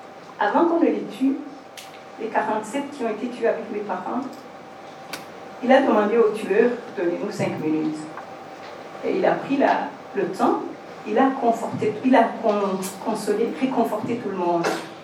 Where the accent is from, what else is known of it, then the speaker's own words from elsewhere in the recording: Rwanda; born there; Je suis née en 1958 au Rwanda.